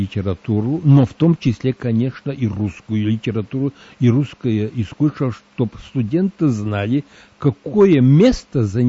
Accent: Zakarpattia Oblast, Ukraine; born there; also born or lived in Prague; Я родился на Подкарпатской Руси, потом учился в русской гимназии в Праге

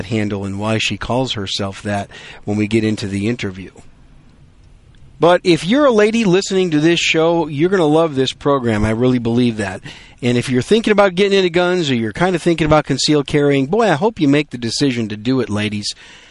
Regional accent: Wisconsin, United States; also born or lived in New York City; I was born in New York City, raised in Wisconsin. Now I live in the great gun-friendly state of Texas.

